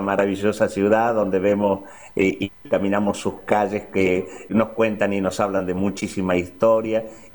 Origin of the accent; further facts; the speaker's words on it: Argentina; a la gente de mi pueblo, a mi gente, a mi Argentina amada